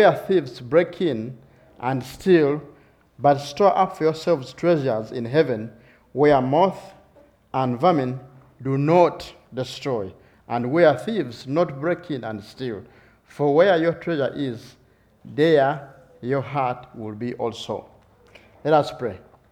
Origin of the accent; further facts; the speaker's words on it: Uganda; English is a second language; Of course, we come from Uganda